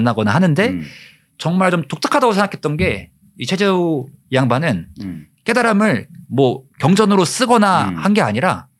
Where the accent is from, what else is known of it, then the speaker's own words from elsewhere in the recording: Gangwon, South Korea; 좀 강원도 촌놈으로서 태어나서